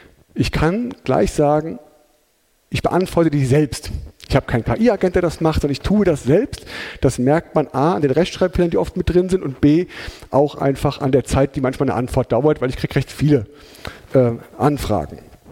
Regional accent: Hesse, Germany; accent: Hessian; Ich komme aus Hessen. Wie man das vielleicht auch an Gude schon hört, aus dem schönen Südhessen, also aus dem Rhein-Main-Gebiet. Ich versuche das Hessische so ein bisschen im Zaum zu halten, dass es nicht überhand nimmt.

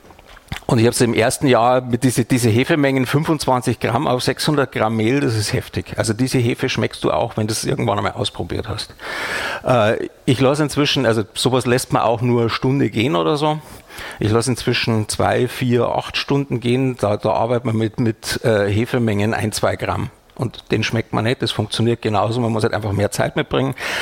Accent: Bavaria, Germany; moved away as an adult; Ich bin ja eben gebürtiger Bayer. Wir werden großgezogen mit Laugenbrezeln, mit Salz. Das kriegt man bei uns schon lutschend als Baby im Wagen. Und bin dann vor 10 Jahren, glaube ich, umgezogen nach Hessen.

